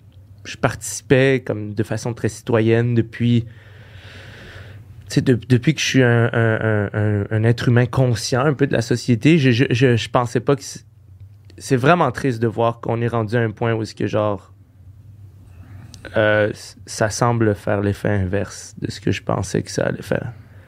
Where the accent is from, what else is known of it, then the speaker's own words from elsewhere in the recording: Quebec, Canada; Fait que, je veux dire, moi, je suis Québécois.